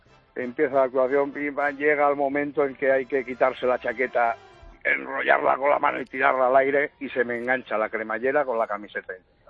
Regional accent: Valencia, Valencian Community, Spain; soy de Valencia

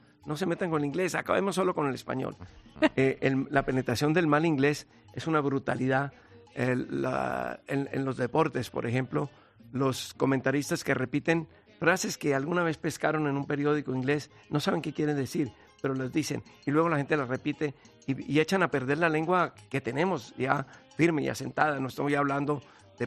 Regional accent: Colombia; No, yo me siento más colombiano, es decir, me siento muy español

